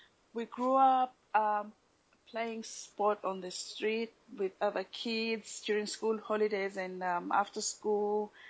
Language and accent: English; Zimbabwe; Growing up as a child in Zimbabwe, compared to here, was a bit different. We grew up in a very protected community where each child was everyone's child.